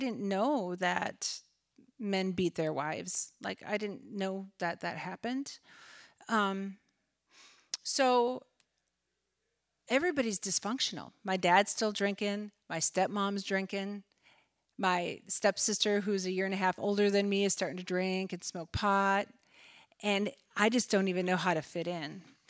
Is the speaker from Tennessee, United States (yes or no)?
no; Minnesota, United States; now in Iowa, United States; I actually moved down to Iowa. I'm from Minnesota, if I didn't mention that.